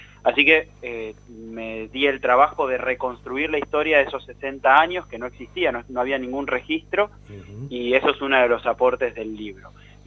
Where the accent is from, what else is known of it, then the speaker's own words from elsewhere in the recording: Buenos Aires, Argentina; yo pasé 30 años de mi vida aquí en Buenos Aires, entonces nacido y criado como porteño.